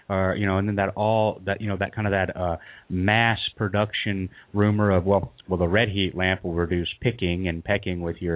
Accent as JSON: {"language": "English", "region": "the South", "country": "United States", "accent": "southern", "said": "So my southern accent doesn't actually destroy it"}